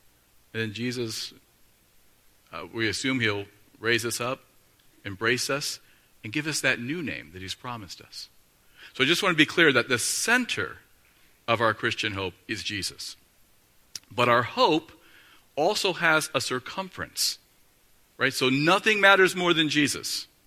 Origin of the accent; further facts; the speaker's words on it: Ohio, United States; I grew up in Northeast Ohio, so that tells you about what I think.